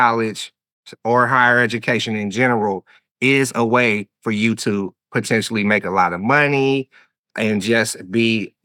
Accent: Oakland, California, United States; I'm from East Oakland and, you know, born and raised, you know, in the Bay Area.

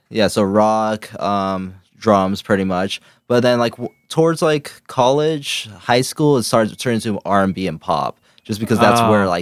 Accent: Corona, California, United States; So pretty much I grew up in Corona.

